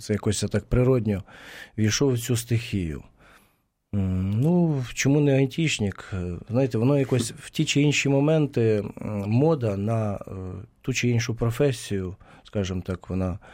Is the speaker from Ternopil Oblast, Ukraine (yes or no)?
yes; Pochaiv, Ternopil Oblast, Ukraine; Ну, родом я з Почаєва, Західної України.